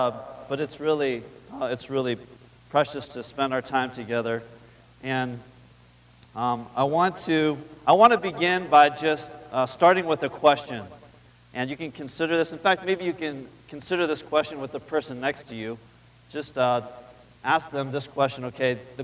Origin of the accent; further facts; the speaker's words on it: Los Angeles, California, United States; I am from Los Angeles, California.